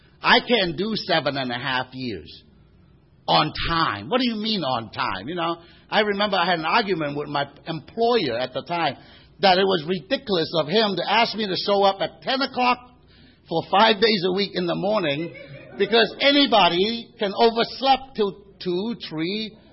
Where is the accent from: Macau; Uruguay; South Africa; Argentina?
Macau; English is a second language; now in United States; I have to tell you that I'm not really from Santa Rosa or Santa Ana. I am really from China. I was born in this place called Macau, which is about 30 miles east of Hong Kong, and today it's part of China.